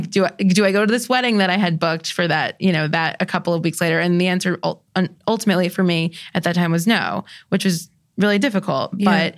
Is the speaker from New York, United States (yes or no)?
yes; New York, United States; I still have plenty of anxiety. I'm a New Yorker.